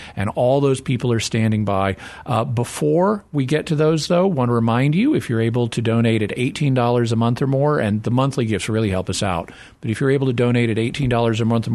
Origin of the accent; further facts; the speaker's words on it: Arkansas, United States; Jim from Arkansas, my home state, in addition to Texas, has donated $1,000.